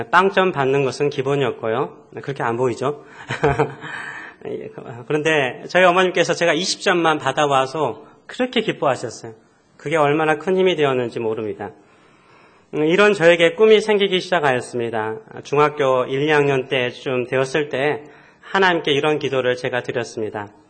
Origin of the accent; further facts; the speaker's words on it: South Korea; born there; 저는 한국 한 시골에서 태어났습니다.